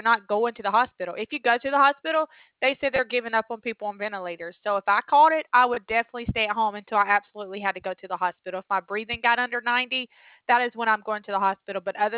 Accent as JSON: {"language": "English", "region": "Alabama", "country": "United States", "said": "I'm 3 hours from Florida, Panama City Beach, Florida. And I'm from Alabama."}